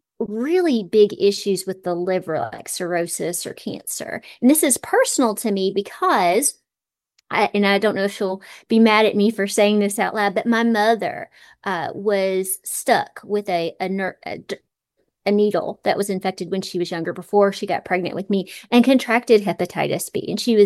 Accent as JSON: {"language": "English", "region": "Virginia", "country": "United States", "tie": "born or raised there", "said": "I grew up in Southwest Virginia"}